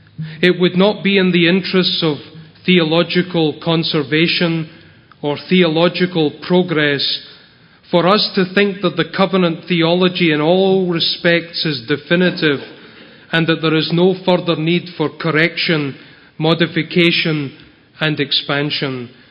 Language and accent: English; Scotland, United Kingdom; I think that as a Scotsman who was early introduced to Boston and to Murray, I have benefited enormously from these giants.